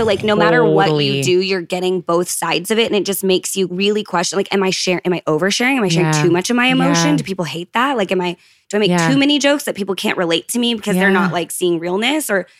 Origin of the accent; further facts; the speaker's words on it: Regina, Saskatchewan, Canada; I'm from Regina.